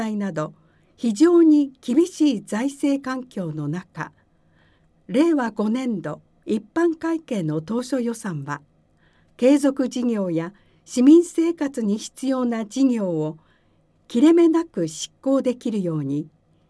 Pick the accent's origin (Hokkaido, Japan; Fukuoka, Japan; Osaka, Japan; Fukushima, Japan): Hokkaido, Japan; Date; moved away; 私はこの町で生まれ育ち、一度は伊達市を離れましたが、戻るたびにふるさと伊達市の良さを実感してまいりました。